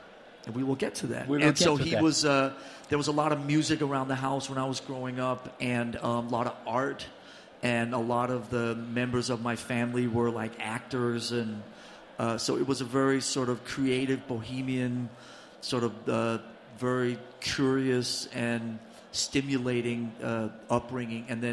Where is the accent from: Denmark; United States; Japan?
Denmark; Copenhagen, Capital Region of Denmark; Growing up in Copenhagen at that time, everything came from England.